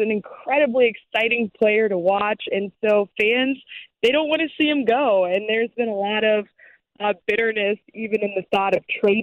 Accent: Colorado, United States; You know, I growing up in Colorado, so there are a lot of Cubs fans who for so long watched the Cubs on WGN before the Rockies were a franchise.

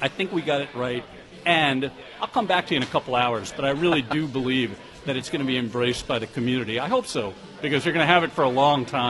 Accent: Yonkers, New York, United States; I grew up in Yonkers, New York, 10 miles north of Yankee Stadium.

